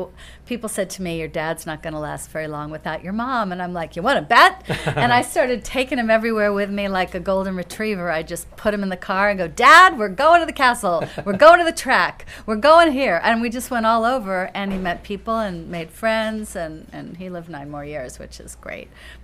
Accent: New York City, New York, United States; well, first of all, I was born in New York, and we were living in New York City.

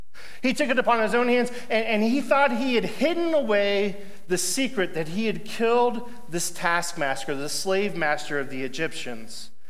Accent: Kentucky, United States; also born or lived in Ohio; I was born in Ohio. We moved here from Ohio. I grew up in Kentucky, and there are two sports in Kentucky.

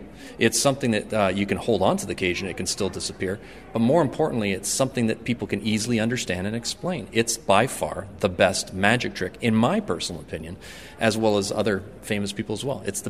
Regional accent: Canada; I'm a Canadian as well.

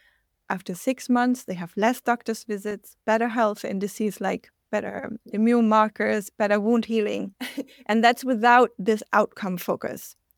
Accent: Denmark; Denmark, my home country, where that literacy in the arts is much lower

